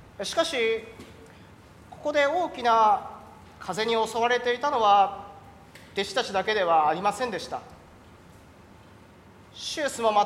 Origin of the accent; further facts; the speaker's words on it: Tohoku, Japan; now in Kamakura, Japan; ちょうどその日は東北に台風が接近していることもあって、まるで台風の中に突撃するような形で地元に帰りました。